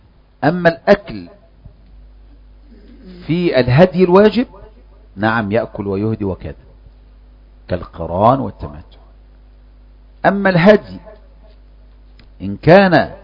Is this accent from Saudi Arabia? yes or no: no; Egypt; بعض الناس خصوصا احنا كمصريين